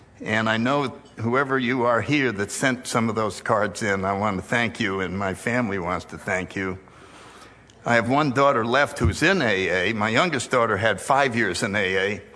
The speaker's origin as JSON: {"language": "English", "town": "New Haven", "region": "Connecticut", "country": "United States", "tie": "born or raised there", "said": "I'm gonna be 80 in September. I grew up in New Haven, Connecticut. I have one sister"}